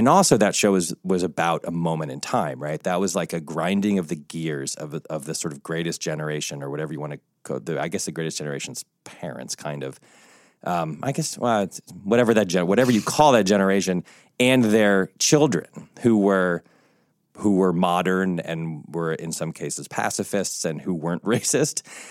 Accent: Connecticut, United States; You know, they were in Chicago and I grew up in Connecticut, but like, it's essentially the same, the kind of high school cliques and the this and the that, and everybody's white.

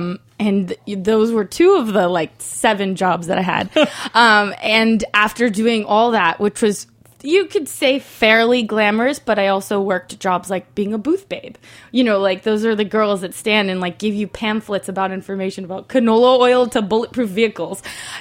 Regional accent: Mexico; I'm from Mexico.

